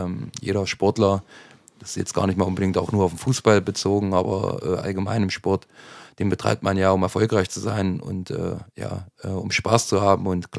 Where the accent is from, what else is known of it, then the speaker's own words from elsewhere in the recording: Niederorschel, Thuringia, Germany; also born or lived in Leinefelde; Ja, grundsätzlich bin ich ja in Leinfelde geboren, in Niederorsche aufgewachsen.